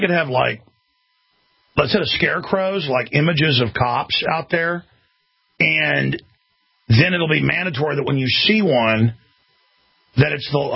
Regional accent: Dallas, Texas, United States; but I've been in a lot of fights growing up in Dallas.

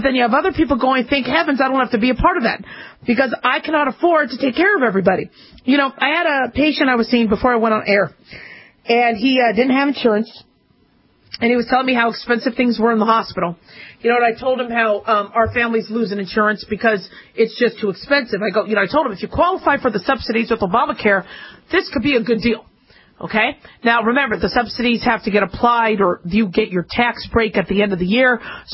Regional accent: California, United States; Now, I'm from California, and I'm in love with the state.

